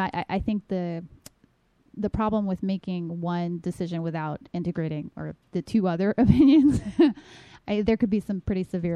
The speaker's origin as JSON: {"language": "English", "region": "New York", "country": "United States", "said": "Personally, I'm from New York. I basically went to school in the Bronx initially over at Bronx Science."}